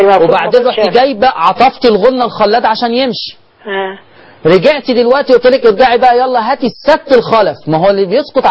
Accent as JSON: {"language": "Arabic", "country": "Egypt", "said": "بلغتنا الدارجة كمصريين"}